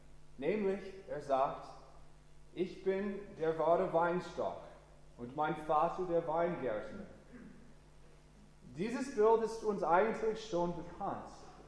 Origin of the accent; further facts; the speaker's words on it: Hermann, Missouri, United States; German is a second language; moved away; Ich erzähle so viel von meiner Heimat heute Morgen, zuerst wahrscheinlich, weil ich also stolz von meiner Heimat bin.